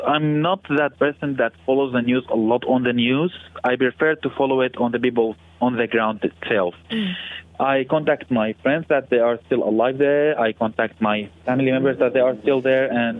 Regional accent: Damascus, Damascus Governorate, Syria; but for my area, I'm from Damascus.

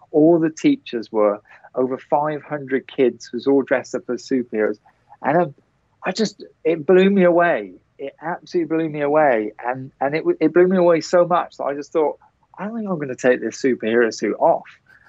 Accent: Gloucester, South West England, United Kingdom; I'm from Gloucester in England, right? We don't have mountain lions.

